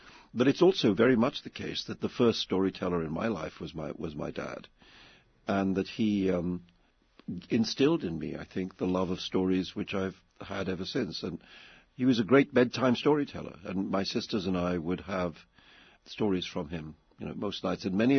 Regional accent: Mumbai, Maharashtra, India; When I was growing up in India, there was no television at all. This was in the 50s.

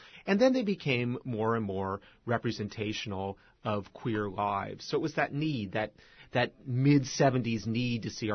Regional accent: Ross, California, United States; I'm from the Bay Area. I'm from Ross, California. In Marin County, I went to Redwood High

